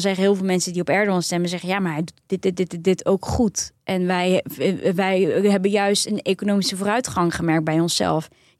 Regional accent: Turkey; Want het zijn gewoon, het zijn ook Turken. Ik ben ook Turks.

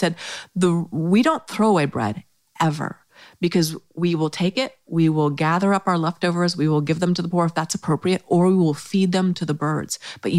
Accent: United States; Well, me being American tourist, I'm like, I know what I can do.

